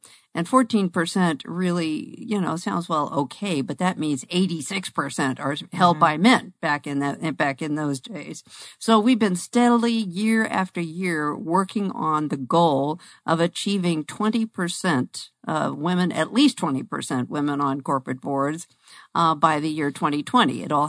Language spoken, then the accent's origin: English; Los Angeles, California, United States; And I'm from Los Angeles, just came in today and delighted to be here to talk to the Phoenix audience.